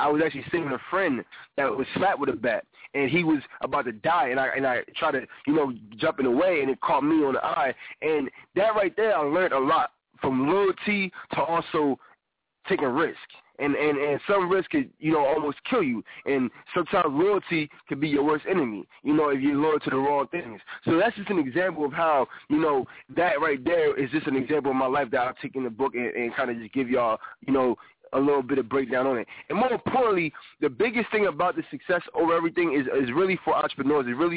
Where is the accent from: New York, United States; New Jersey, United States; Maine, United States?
New Jersey, United States; Atlantic City; the first city we're starting with is my hometown, Atlantic City, New Jersey.